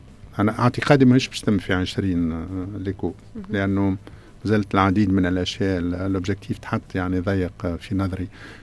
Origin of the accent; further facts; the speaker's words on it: Tunisia; لكن أنا اللي يهمني كتونسي وقت اللي نشارك أنا في هذه الأمور